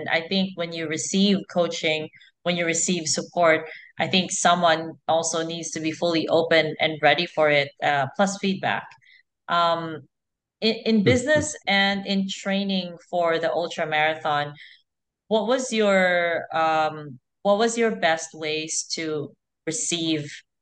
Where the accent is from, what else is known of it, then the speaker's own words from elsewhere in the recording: Philippines; I'm Filipino